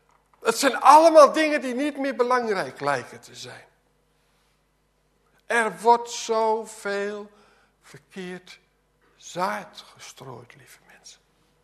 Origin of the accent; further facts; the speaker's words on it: Gelderland, Netherlands; En ik kom van de Veluwe